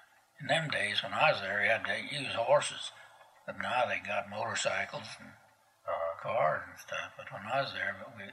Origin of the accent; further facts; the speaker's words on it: Fruitland Mesa, Colorado, United States; also born or lived in Paonia; And they came to Peonia, and I was born in Peonia. And we lived there until I was 8 years old, and then I moved to Fruitland Macy.